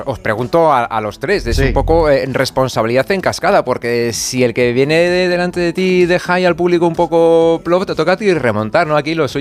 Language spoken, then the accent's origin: Spanish; Toledo, Castilla-La Mancha, Spain; si es que yo que soy de Toledo pienso, madre mía, si es que somos como un barrio